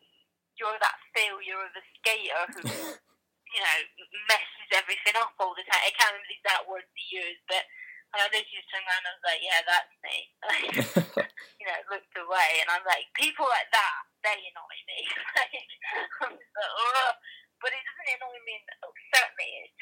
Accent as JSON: {"language": "English", "region": "Scotland", "country": "United Kingdom", "said": "It's being Scottish is a nightmare."}